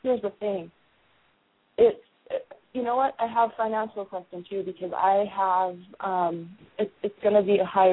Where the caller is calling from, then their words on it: Ashland, Oregon, United States; I'm calling from Ashland, Oregon.